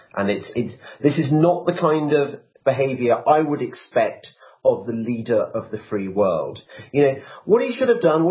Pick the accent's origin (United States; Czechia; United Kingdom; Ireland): United Kingdom; Yeah, I certainly, despite being British, I have no sympathy whatsoever with BP